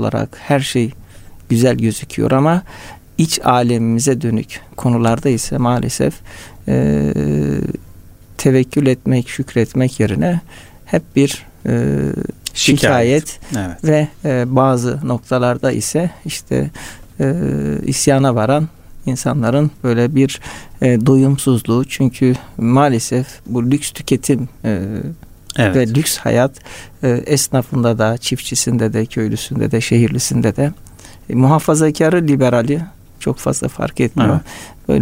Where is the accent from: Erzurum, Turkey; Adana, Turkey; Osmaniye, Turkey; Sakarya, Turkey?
Adana, Turkey; Amasya, Sivas, Kayseri üzerinden memleketimiz Adana'ya geçtik.